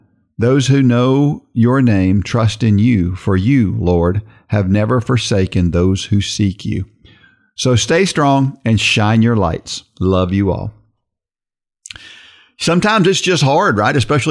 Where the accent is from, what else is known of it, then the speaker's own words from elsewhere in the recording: Perth Amboy, New Jersey, United States; born there; And I was born in Perth Amboy, New Jersey.